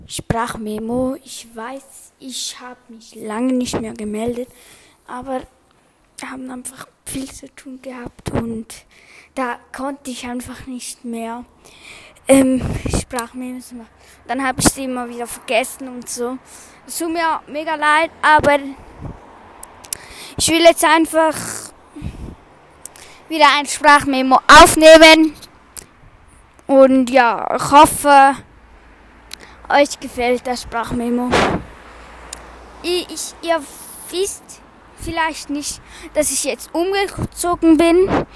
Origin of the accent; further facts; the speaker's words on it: Switzerland; Also, ich bin ja Schweizerin, aber ich mache einfach den Podcast auf Deutsch